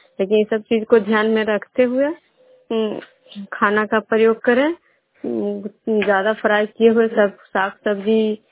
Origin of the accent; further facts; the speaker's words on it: Bihar, India; विष्णुपुर ग्राम खुदरा पंचायत नालंदा जिला नगनौसा प्रखंड के निवासी हूँ।